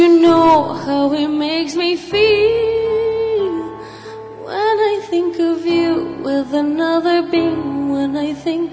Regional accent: Guadalajara, Jalisco, Mexico

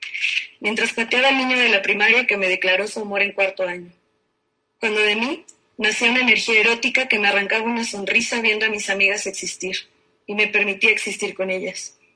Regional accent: Ecuador; de Ecuador y les voy a leer dos poemas cortitos

